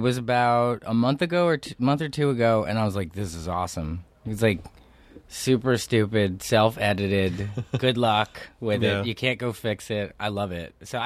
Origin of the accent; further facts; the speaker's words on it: New Jersey, United States; I'm from New Jersey, yeah.